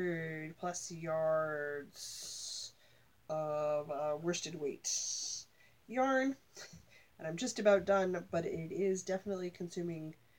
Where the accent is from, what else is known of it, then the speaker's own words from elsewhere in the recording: Canada; Celsius, ladies and gents. We are Canadian.